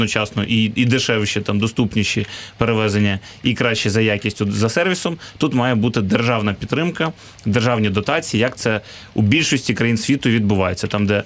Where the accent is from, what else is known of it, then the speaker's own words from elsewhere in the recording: Kyiv, Ukraine; як киянин